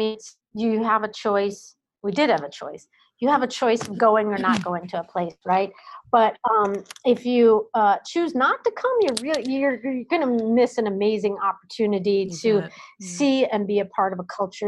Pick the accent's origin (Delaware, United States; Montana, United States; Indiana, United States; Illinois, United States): Illinois, United States; Chicago; I'm from Chicago, and Chicago has horrendous crime and violence, and I lived on the near north side